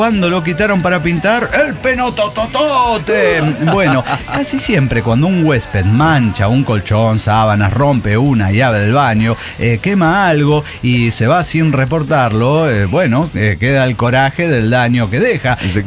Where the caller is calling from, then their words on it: Saltillo, Coahuila, Mexico; Soy la Miss de los Perros de Saltillo, Coahuila.